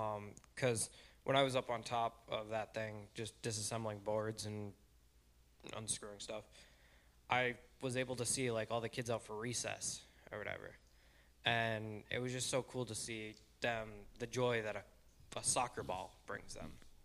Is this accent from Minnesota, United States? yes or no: yes; Minnesota, United States; and I'm Minnesotan, so that's rough.